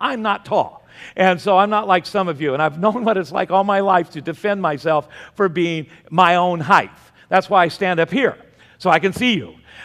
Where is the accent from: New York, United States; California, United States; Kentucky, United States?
California, United States; Long Beach; Now, if any of you grew up, when I grew up in Long Beach, that was a sailor port, or in San Diego, that was a party town.